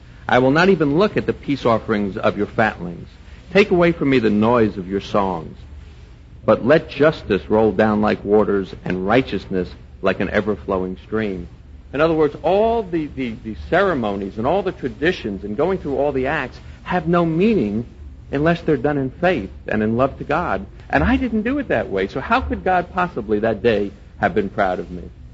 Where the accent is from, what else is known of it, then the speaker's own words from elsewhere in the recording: New York City, New York, United States; Well, I grew up in New York City, not too much different than Maryland, except there were probably over 1 million Jews in New York